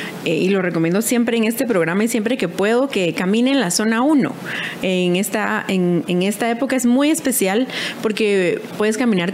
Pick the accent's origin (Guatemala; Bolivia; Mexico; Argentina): Guatemala; todos los chapines somos